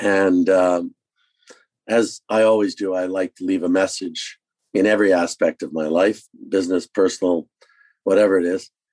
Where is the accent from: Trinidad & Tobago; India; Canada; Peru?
Canada; What's amazing to me as a Canadian is that Joe Biden is now calling out for all adults to be done by May 1st in the United States. And, you know, we're still somewhere deep in our own end zone in Canada.